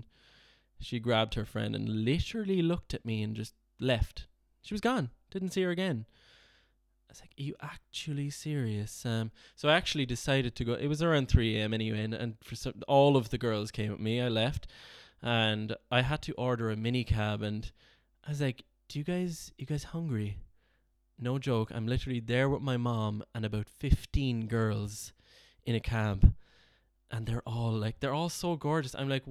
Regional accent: Ireland; accent: Irish; And he recognized that my accent was Irish.

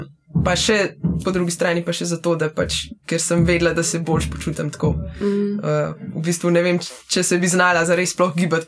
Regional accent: Radovljica, Upper Carniola, Slovenia; In sploh tle na Gorenjskem, ne, to se pravi, sem iz Radovljice, tle scene ni.

